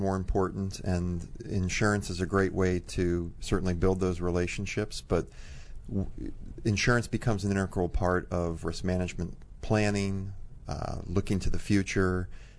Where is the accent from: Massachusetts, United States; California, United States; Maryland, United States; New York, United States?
Maryland, United States; also born or lived in Washington, D.C., United States; I'm originally from D.C. I was born in D.C. and grew up in Maryland.